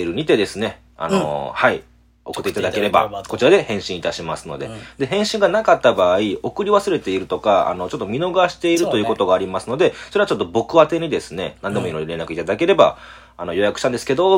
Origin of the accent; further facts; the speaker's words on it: Okayama, Japan; 次の日、1月11日はですね、僕のふるさと、岡山で、はい、やらせていただきます。